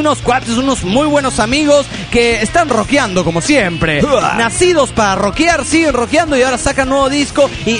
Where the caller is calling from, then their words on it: Ferrara, Emilia-Romagna, Italy; Spanish is a second language; de Ferrara, Italia.